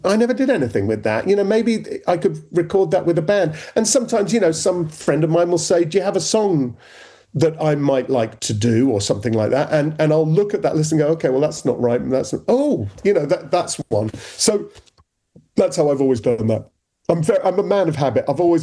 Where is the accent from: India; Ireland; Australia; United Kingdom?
United Kingdom; England; accent: English; now in United States; It didn't make sense to me to sing it with my English accent being English.